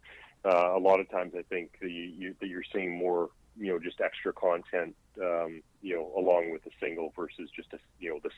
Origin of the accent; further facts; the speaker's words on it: Grande Prairie, Alberta, Canada; we are going to be up in my hometown, neck of the woods, just outside of Grand Prairie for a rodeo in Teat Creek.